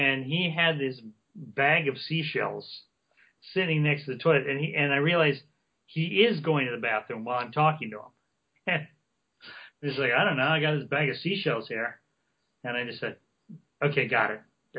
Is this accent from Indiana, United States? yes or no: yes; Indiana, United States; He's my best friend, and we grew up together in Indiana. We both came out here at the same time